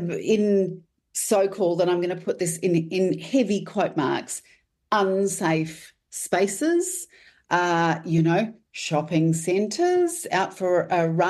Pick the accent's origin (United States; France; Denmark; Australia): Australia; And I'm, you know, as a woman and as an Australian, yeah.